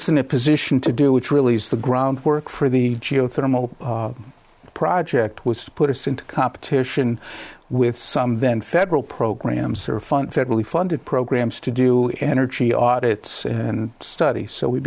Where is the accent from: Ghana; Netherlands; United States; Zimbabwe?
United States; Connecticut; Sure. Grew up in Connecticut.